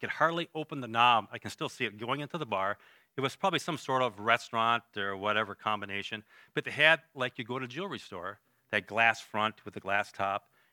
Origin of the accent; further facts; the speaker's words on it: Algoma, Wisconsin, United States; also born or lived in Green Bay; But I was actually raised in Algoma. And for the first 4 years, I was born in Green Bay.